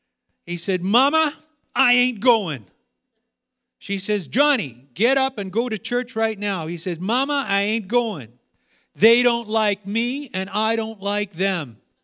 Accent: Kelowna, British Columbia, Canada; I started out saying I grew up in Kelowna on an orchard.

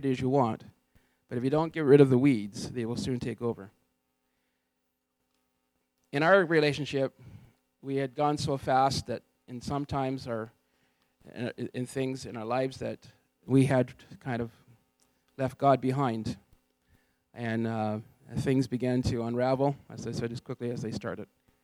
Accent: Fort Erie, Ontario, Canada; I am originally from a little place called Fort Erie, right on the shores of Niagara River

